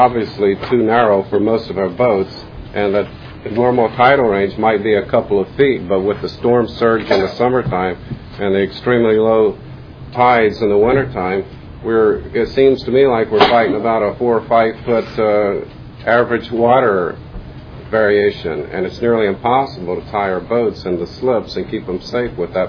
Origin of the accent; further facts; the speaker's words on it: Richmond, Virginia, United States; I'm from Richmond, Virginia.